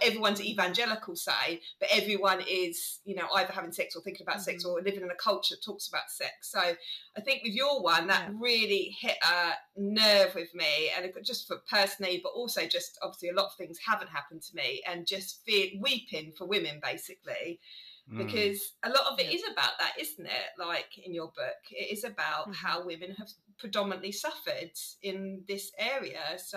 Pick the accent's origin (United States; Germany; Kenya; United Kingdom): United Kingdom; because I'm British